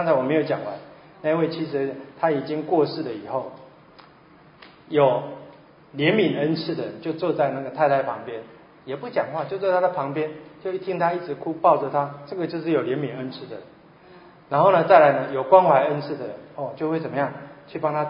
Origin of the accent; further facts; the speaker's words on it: Taipei, Taiwan; 其实我的台语哈，我是台北人呐，我们都讲国语的哈，所以我们台语很少，只是在家里跟妈妈对话几句。